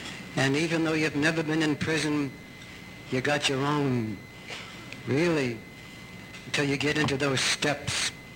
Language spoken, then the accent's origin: English; New York City, New York, United States; born there; I was born in Greenwich Village, by the way.